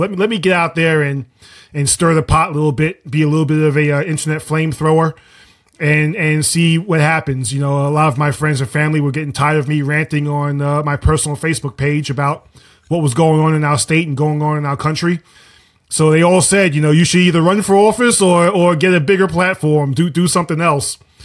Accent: New York, United States; Well, I'm born and raised in the People's Republic of New York. I remember when it wasn't the People's Republic of New York, so I have fond memories of growing up and playing outside

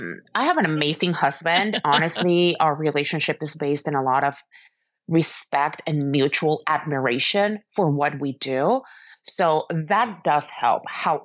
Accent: Mexico City, Mexico; born and raised in Mexico City

